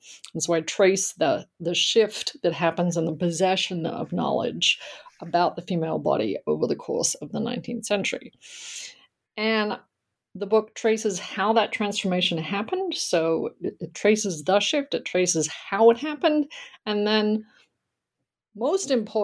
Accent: Australia; growing up in Australia at that point in time, I had done history classes at school, of course, but certainly not U.S. history.

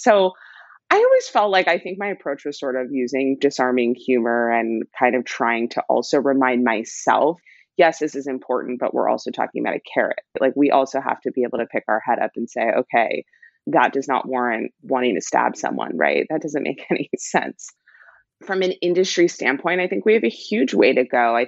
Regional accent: Los Angeles, California, United States; My dad worked in Japan most of my childhood, and I'm born and raised in Los Angeles.

